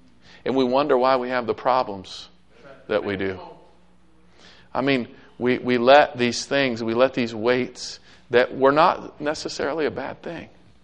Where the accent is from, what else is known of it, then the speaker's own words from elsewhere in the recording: Ohio, United States; And you know, I grew up in Ohio.